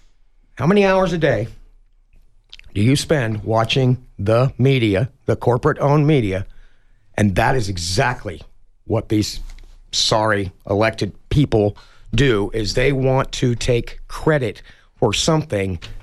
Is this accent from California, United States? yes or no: no; Utah, United States; now in Tucson, United States; I'm from Utah, guys.